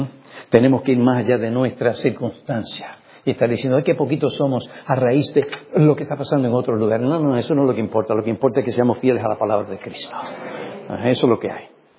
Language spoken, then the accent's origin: Spanish; New York, United States; born there; Yo nací en Nueva York